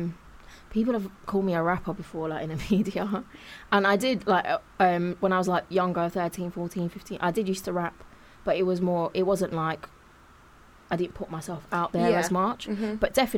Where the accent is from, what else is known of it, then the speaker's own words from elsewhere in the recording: Leicester, East Midlands, United Kingdom; I grew up in Leicester